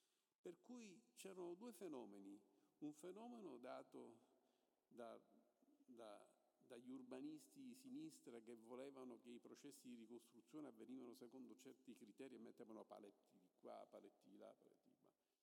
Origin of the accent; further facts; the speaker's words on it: Palermo, Sicily, Italy; Io sono di Palermo, come diceva Paolo, sono nato a Palermo